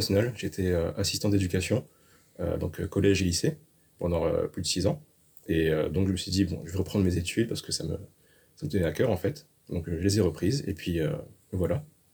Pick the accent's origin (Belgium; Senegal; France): France; Réunion; je viens de l'île de La Réunion.